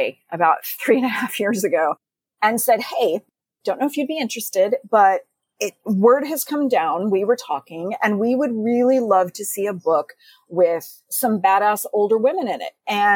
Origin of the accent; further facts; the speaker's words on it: Texas, United States; particularly when I was growing up in Texas.